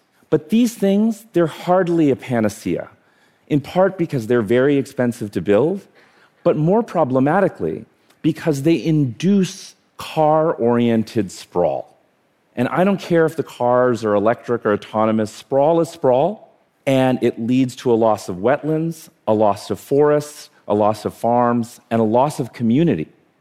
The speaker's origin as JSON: {"language": "English", "country": "India", "tie": "born there", "said": "So I was born in India."}